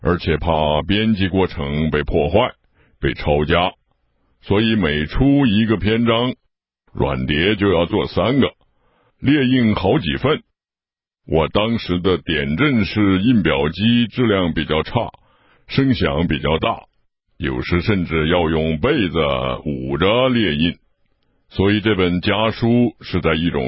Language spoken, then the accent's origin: Chinese; China; 我不想离开自己的祖国，因为毕竟是在中国做事情，而我是个中国人